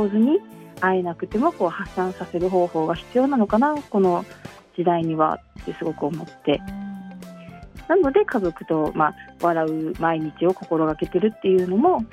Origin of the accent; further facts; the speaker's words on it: Kagoshima, Japan; accent: Kagoshima dialect; 私よく鹿児島弁で喋ると